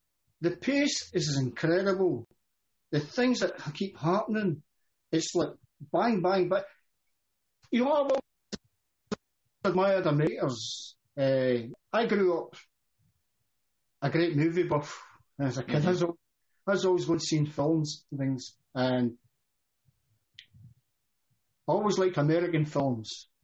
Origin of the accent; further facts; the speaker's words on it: Scotland, United Kingdom; being a Scot, from when I was a little kid, I loved the idea of this man Wallace